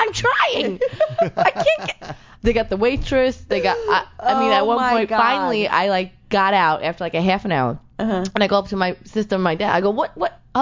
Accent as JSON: {"language": "English", "region": "New York", "country": "United States", "lives_now": "Los Angeles, United States", "said": "Yeah, Long Island."}